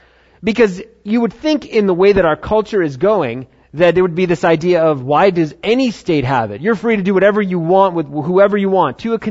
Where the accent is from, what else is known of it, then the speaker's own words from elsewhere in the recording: New York, United States; Like my home state of New York.